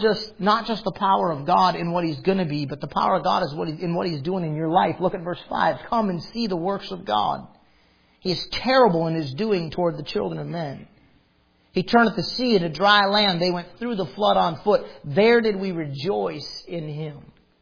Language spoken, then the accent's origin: English; Detroit, Michigan, United States; I grew up near Detroit, Michigan.